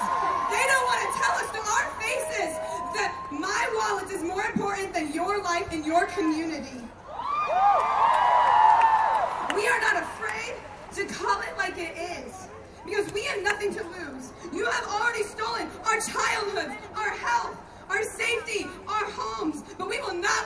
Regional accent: Indiana, United States; Hear me scream that my home state of Indiana is ranked 46 for air quality, that it's one of the top coal producers in the nation and second for coal consumption.

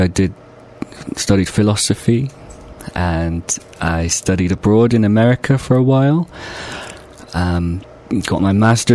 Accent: Bristol, South West England, United Kingdom; born there; I was born locally in Redfield, where I still live.

